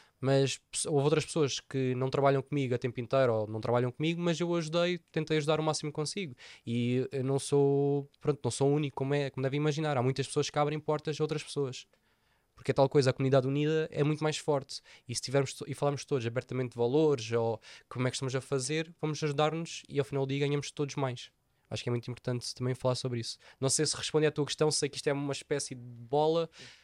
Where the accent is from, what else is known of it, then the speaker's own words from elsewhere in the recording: Algarve, Portugal; somos algarvios, e isto é importante dizer porquê